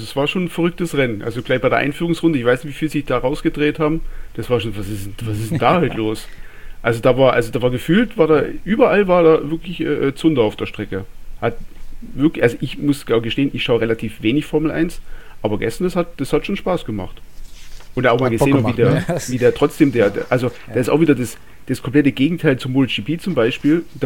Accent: Baden-Württemberg, Germany; accent: Swabian; Ja, aufgewachsen im Schwabenland.

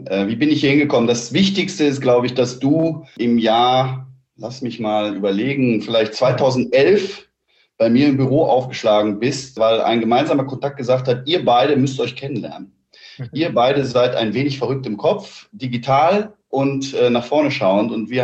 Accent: Cologne, North Rhine-Westphalia, Germany; ich bin aus Köln

